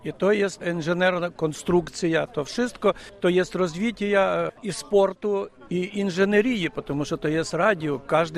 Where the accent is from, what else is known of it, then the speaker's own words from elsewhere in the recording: Ukraine; Polish is a second language; Ja jestem trenerem z Łódzka, z Ukrainy.